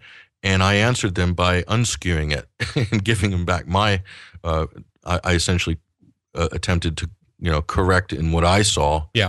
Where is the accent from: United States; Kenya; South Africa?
United States; I'm an American. I'm very proud of my country and proud of its history and love its people, love the land, love the culture.